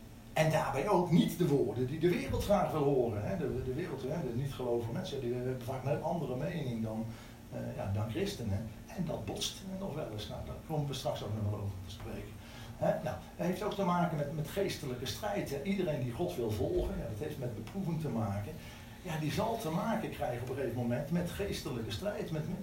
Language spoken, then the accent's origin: Dutch; Eindhoven, North Brabant, Netherlands; Ik kom uit Eindhoven en ik ben daar betrokken bij de Lichtstadgemeente. Nou, daar zit ik al zo'n 37 jaar ongeveer, dus een lange tijd.